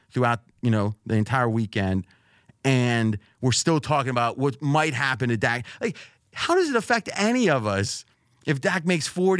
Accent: Pittsburgh, Pennsylvania, United States; And back where I grew up in Pittsburgh, I think people hate the Cowboys more than they hate the Ravens.

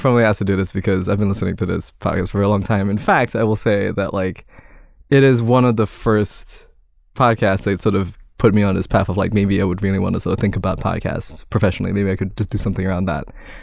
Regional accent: Kuala Lumpur, Federal Territory of Kuala Lumpur, Malaysia; moved away; I'm from Kuala Lumpur, Malaysia originally.

